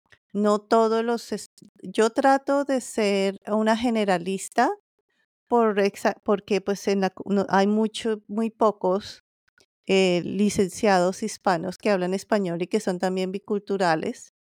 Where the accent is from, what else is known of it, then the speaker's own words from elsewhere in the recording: Colombia; En Colombia, de donde yo soy, yo terminé mi carrera universitaria, que son de 5 años, y allí en Colombia yo puedo utilizar el título de psicóloga.